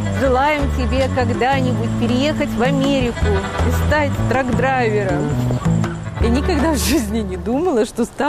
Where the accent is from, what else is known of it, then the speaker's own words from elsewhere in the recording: Russia; also born or lived in Belarus; now in United States; Сама я родом из Белоруссии, но всю свою сознательную жизнь прожила в России. 4 года назад приехала в США.